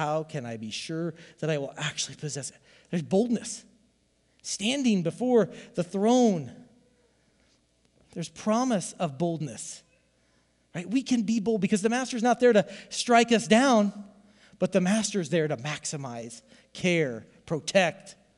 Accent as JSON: {"language": "English", "region": "Iowa", "country": "United States", "said": "I'm from the Southeast Iowa, from Iowa, man."}